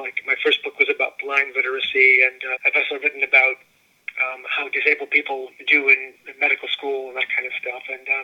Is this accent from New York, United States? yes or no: yes; New York, United States; also born or lived in Syracuse; I was born in Syracuse. I grew up in upstate New York, went to college in New York City and the University of New Hampshire